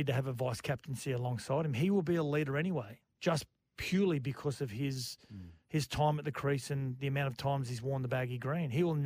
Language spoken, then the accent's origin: English; Australia; Do you think we frown upon it because we're Australians and we don't want to win that way?